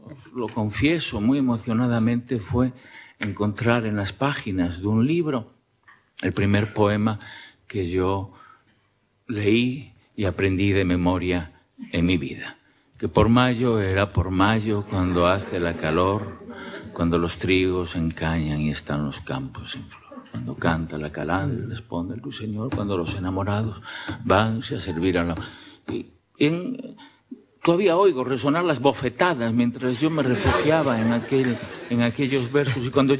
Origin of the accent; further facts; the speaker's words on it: Villafranca, Spain; En mi pueblo, en Villafranca, no eran emigrantes a Cuba ni los condes ni los marqueses